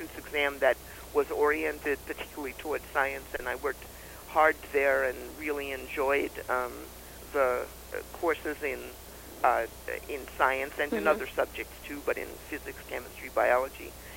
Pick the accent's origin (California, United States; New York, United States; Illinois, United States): New York, United States; I grew up in New York, was having a very good time, went through the public schools